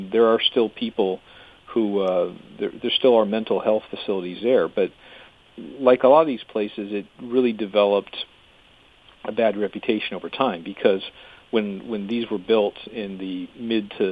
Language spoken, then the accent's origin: English; Vancouver, Washington, United States; No, I'm from Vancouver, Washington.